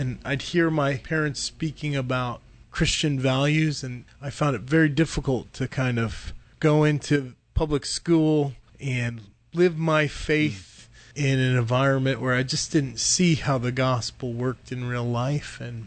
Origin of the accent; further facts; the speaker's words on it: Connecticut, United States; Well, I grew up in Eastern Connecticut, and the thing about the New England states is it used to be the place where innovation rested.